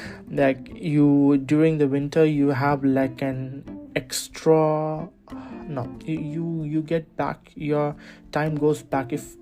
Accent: India; now in Norway; I'm like literally turning into Norwegian, even though I'm an Indian. I'm so sorry, but because I live in Norway, I'm turning into like a Norwegian.

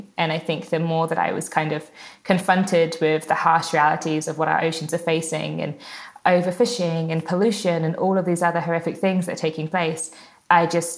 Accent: Brighton, South East England, United Kingdom; And I'm from Brighton on the south coast of England.

